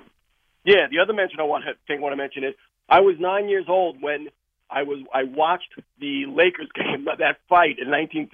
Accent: Queens, New York, United States; my hometown small neighborhood in Queens where I grew up.

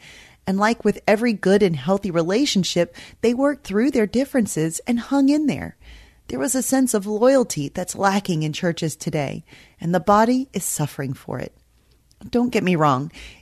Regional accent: Bible Belt, United States; Growing up in the Bible Belt in the 80s and 90s, church membership was a big deal.

